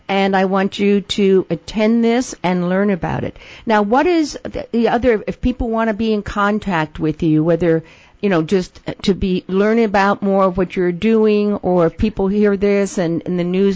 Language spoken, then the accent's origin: English; California, United States; I'm from California, so awesome, cool.